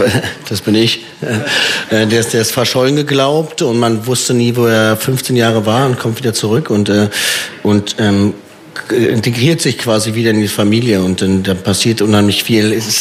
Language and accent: German; Berlin, Germany; wir sind ja beide Berliner, irgendwie kennen Berlin ganz gut, sind auch in Berliner Straßen quasi, sind Berliner Pflanzen, sind wir aufgewachsen.